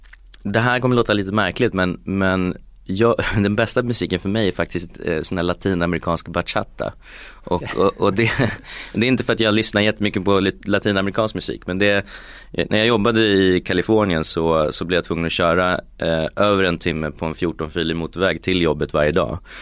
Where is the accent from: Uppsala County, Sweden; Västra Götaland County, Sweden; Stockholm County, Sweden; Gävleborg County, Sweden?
Uppsala County, Sweden; Uppsala; Nej, jag är från Uppsala från början